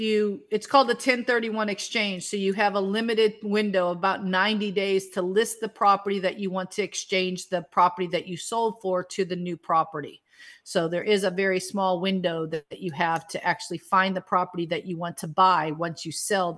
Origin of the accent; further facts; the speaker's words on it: Armadale, New South Wales, Australia; Armadale, about 70 kilometers north of Sydney.